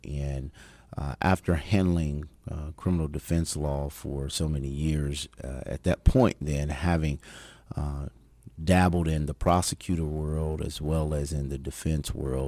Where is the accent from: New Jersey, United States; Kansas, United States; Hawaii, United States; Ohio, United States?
Kansas, United States; Kansas City; Grew up, born and raised in Kansas City, Kansas, Wyandotte County, true dot.